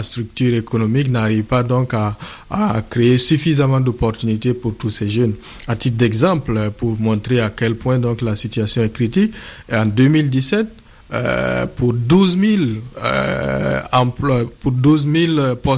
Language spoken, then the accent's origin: French; Burkina Faso; je suis du Burkina Faso.